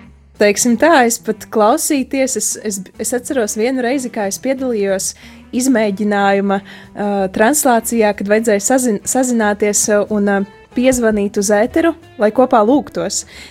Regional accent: Eglaine, Augšdaugava Municipality, Latvia; To es pavadīju Ilukstas novada Eglainas pagasta strēlniekos, jeb tā ir tāda vieta starp Eglaini un Subati, un tur es pavadīju savu bērnību, savas pusaudžu gadus, tad es mācījos Bebrenes vidusskolā, un tikai pēc tam es nonācu Daugavpilī

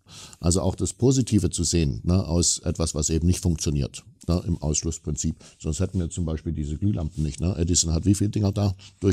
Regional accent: Baden-Württemberg, Germany; ich komme ja ehemals aus Baden-Württemberg, konkret aus Schwaben

